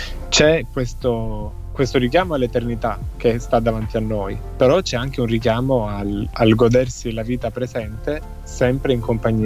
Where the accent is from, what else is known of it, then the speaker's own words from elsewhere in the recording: Sicily, Italy; io vengo dalla Sicilia